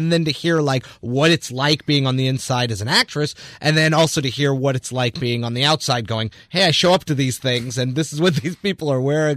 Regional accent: Chicago, Illinois, United States; I grew up in Chicago, and I did theater out here for years and years and years.

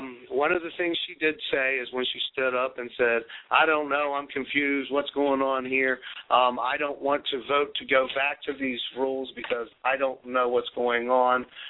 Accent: the South, United States; I'm from the South, so, that's why I say this.

